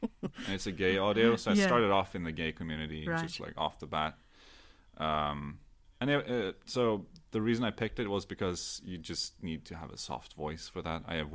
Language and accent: English; Norway; English is a second language; I don't think most people would figure out that I'm Norwegian based on my accent alone.